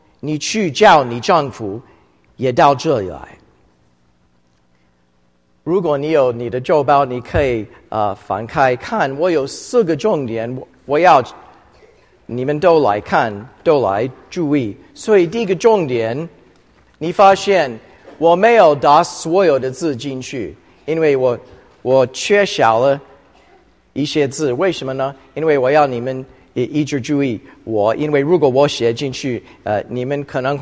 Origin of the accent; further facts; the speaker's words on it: Florida, United States; 我不是加拿大人，我是美国人。因为我发现他对我很亲切，我愿意告诉他我是从佛罗里达州来的。所以我告诉他我也是基督徒。